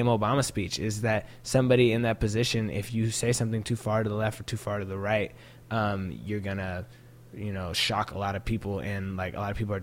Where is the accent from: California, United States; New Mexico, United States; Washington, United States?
Washington, United States; Shoreline; also born or lived in Seattle; I was born in the Capitol Hill Group Health. Okay. And then I grew up around Fremont the first few years of my life, and then I lived in Shoreline for most of my youth.